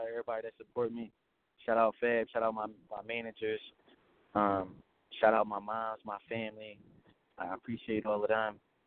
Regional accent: Pottstown, Pennsylvania, United States; I'm coming from Pottstown, PA. It's like 25 minutes away from Philly, 25, 30 minutes away from Philly. It's a small city, but it's basically just like every other city.

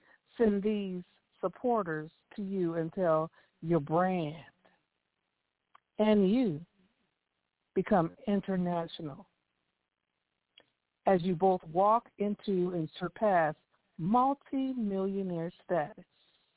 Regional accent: Chicago, Illinois, United States; knew nothing about you other than you were a minority-owned business on the west side of Chicago, my hometown

